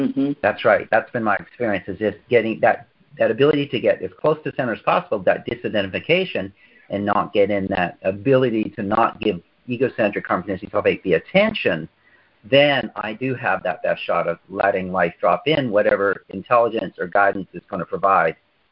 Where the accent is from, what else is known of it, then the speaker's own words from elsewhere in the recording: Canada; I'm Canadian